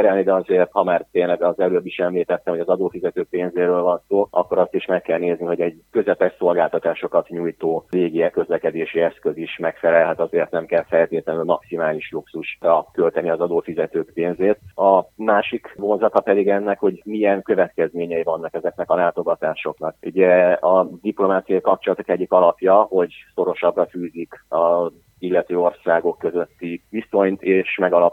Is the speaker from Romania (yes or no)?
yes; Oradea, Bihor, Romania; hát én nagyváradiként viszonylag közelről ismerem